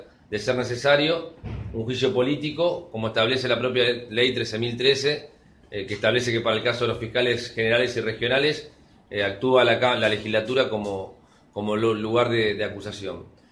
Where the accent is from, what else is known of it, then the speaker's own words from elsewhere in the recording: Santa Fe, Argentina; como ciudadanos, como santafesinos y como diputados